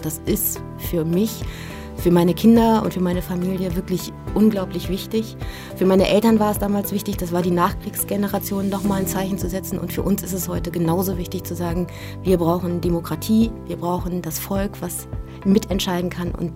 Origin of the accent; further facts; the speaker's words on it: Berlin, Germany; Ich bin in Berlin-West aufgewachsen